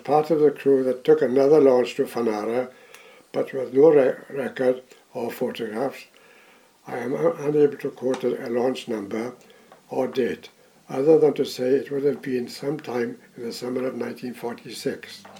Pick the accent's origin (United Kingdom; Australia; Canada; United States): United Kingdom; Llandeilo, Wales; the residents of my hometown of Llandeilo